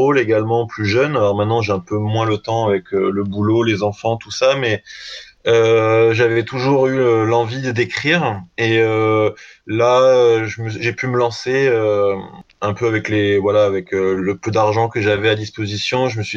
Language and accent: French; Brittany, France; now in Aix-en-Provence, France; moi je suis breton et je vis maintenant dans le sud de la France, à Aix-en-Provence.